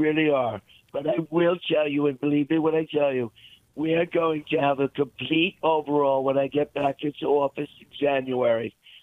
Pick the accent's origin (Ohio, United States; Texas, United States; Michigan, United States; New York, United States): New York, United States; Queens; not far from where I grew up in Queens.